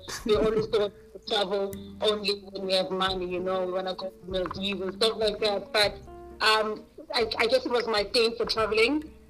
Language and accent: English; Johannesburg, Gauteng, South Africa; moved away as an adult; now in China; Oh, I'm originally from South Africa, Joburg, and I've been in China since 2019, November. So I've been here for close to 2 years and a half.